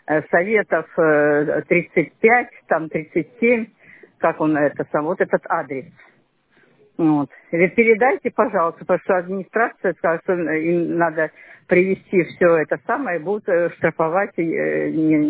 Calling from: Toksovo, Leningrad Oblast, Russia; А вот я из Токсова звоню, в Всеволожский район Ленинградской области.

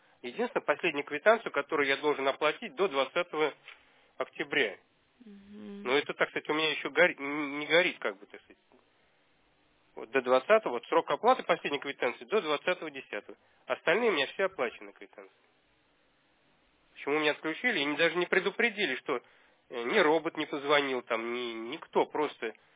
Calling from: Shushary, Saint Petersburg, Russia; Звоню я вам из Шушар, улица Пушкинская, дом 50.

